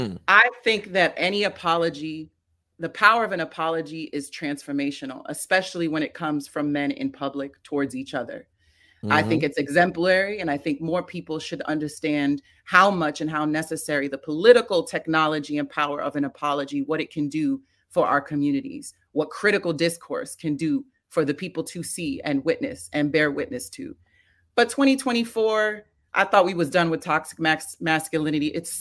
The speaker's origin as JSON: {"language": "English", "town": "New York City", "region": "New York", "country": "United States", "tie": "born or raised there", "said": "as a New Yorker, as a kid that grew up in New York City, I remember sitting in my, you know, my mother's car"}